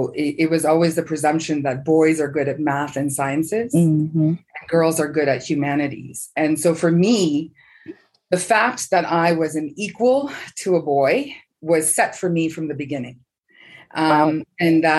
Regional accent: London, Ontario, Canada; I was born and raised in London, a city called London, Ontario, just outside of Toronto.

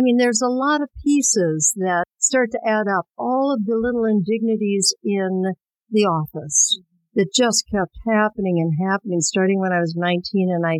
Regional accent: California, United States; also born or lived in Midwest; California, where I grew up, I was born in the Midwest, but California, where I grew up

